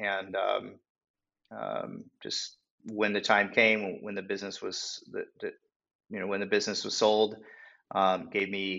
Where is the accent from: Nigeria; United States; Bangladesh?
United States; San Diego, California; But I'm from Southern California, And in Southern California, it's just there's not a very big industry for this business, especially in San Diego, where I'm from.